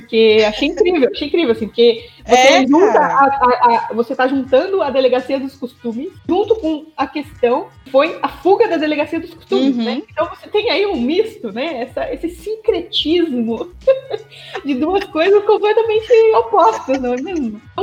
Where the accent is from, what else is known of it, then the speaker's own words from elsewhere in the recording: São Paulo, Brazil; E eu sou do interior de São Paulo, né? Então também quando eu cheguei aqui, eu fiquei chocada.